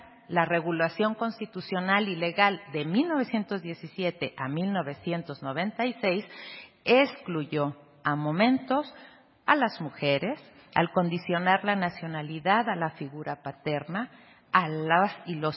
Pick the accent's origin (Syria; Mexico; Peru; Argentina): Mexico